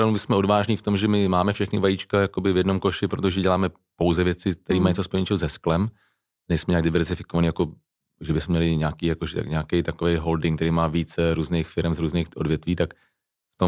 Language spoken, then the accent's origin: Czech; Liberec, Liberec Region, Czechia; Jsme z Liberce a tak dále.